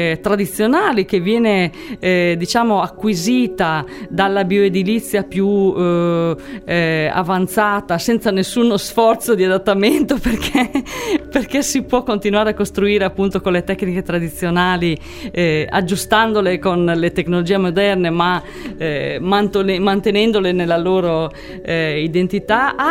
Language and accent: Italian; Emilia-Romagna, Italy; da Emiliana, che è stata rapita dalla Sardegna